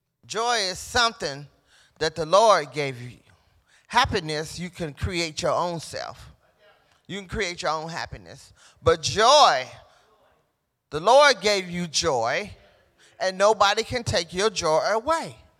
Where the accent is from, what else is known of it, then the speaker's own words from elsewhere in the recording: Cincinnati, Ohio, United States; because I wasn't raised in Dayton. I was raised in Cincinnati.